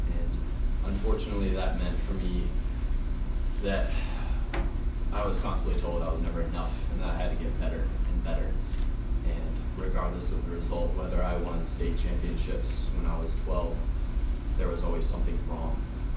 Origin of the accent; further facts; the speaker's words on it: South Carolina, United States; moved away as an adult; now in North Carolina, United States; So I grew up in North Carolina, or South Carolina. I moved to North Carolina when I was 18, so Carolina boy at heart.